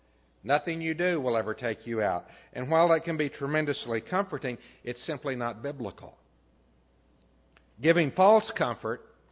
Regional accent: Texas, United States; now in Ozarks, United States; Now, I grew up in West Texas, and I've driven the roads out there.

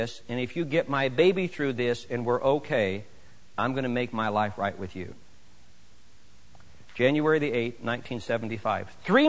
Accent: Northeast, United States; I don't know if people, if that's because I'm from the Northeast

